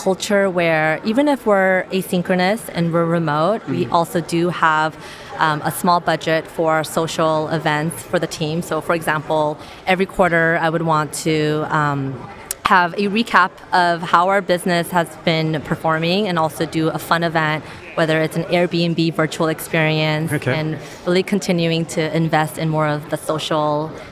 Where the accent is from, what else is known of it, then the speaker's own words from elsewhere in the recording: San Francisco Bay Area, California, United States; where, you know, I'm from the Bay Area and some folks are in Europe.